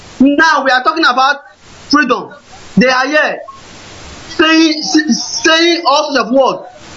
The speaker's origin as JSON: {"language": "English", "region": "Imo", "country": "Nigeria", "lives_now": "Senegal", "said": "I'm from Imo State, Olu Ogbono."}